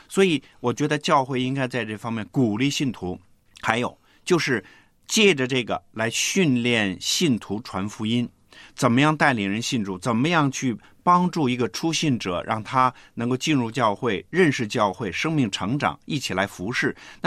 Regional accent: China; 跟我们中国人差不多。

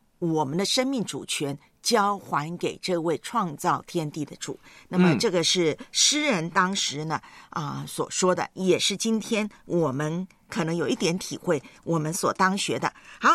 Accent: Taiwan; 在台湾长大啊，我台湾呢很多地方常常地震，包括我的家乡

